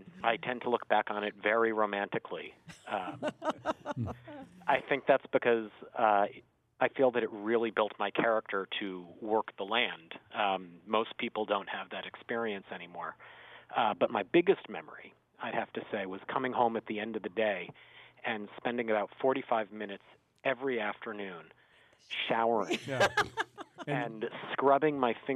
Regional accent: Windsor, Connecticut, United States; now in West Hartford, United States; So I grew up in Windsor, and I worked the tobacco fields for two summers as a teenager in the mid-90s.

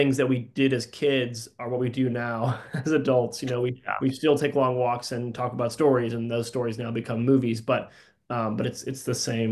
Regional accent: New Jersey, United States; We're from New Jersey, and there was a little theater in town.

